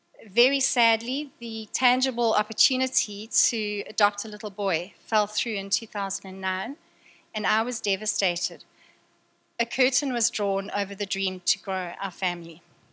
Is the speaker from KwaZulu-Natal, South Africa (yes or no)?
yes; Durban, KwaZulu-Natal, South Africa; moved away; even here in the furthest place on earth from my hometown, Durban.